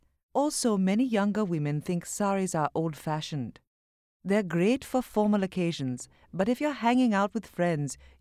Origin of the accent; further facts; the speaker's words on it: Sri Lanka; when I was a kid growing up in Sri Lanka, I didn't want to wear saris.